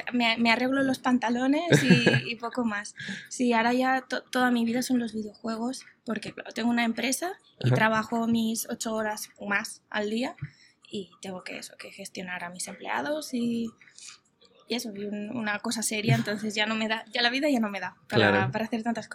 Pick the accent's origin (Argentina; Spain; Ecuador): Spain; Barcelona, Catalonia; De Barcelona.